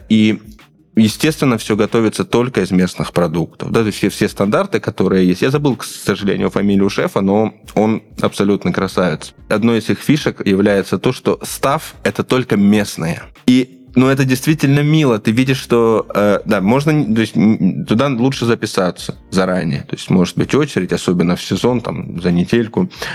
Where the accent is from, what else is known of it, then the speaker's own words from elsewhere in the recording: Krasnodar Krai, Russia; Я, допустим, родился на Кубани уже, да, и прожил там много лет. На Кубани душно.